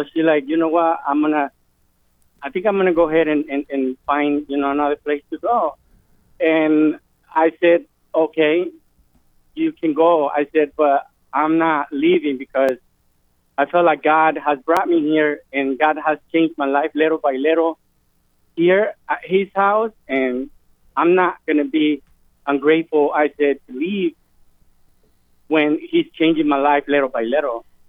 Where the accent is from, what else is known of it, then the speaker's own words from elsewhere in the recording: Iowa, United States; I'm from Iowa.